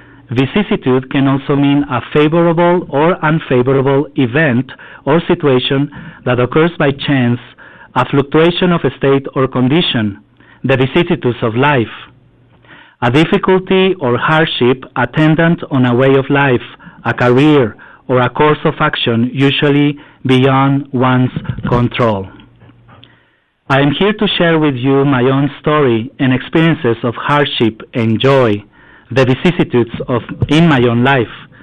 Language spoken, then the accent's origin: English; Baja California, Mexico; Growing up in La Frontera between Mexicali and Calexico made me aware of borders and walls. We Mexicans were never fully accepted on the other side of the Mexican border